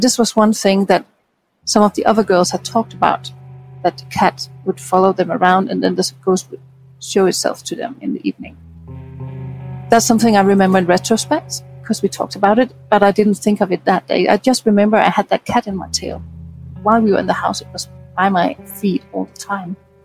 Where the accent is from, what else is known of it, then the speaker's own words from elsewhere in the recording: Denmark; I'm from Denmark. I went to school in Paris, a school called the Shacklecock, it's a theater school